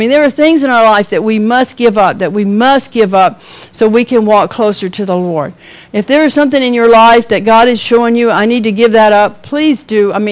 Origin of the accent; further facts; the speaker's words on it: Florida, United States; I like trees. I'm from Florida.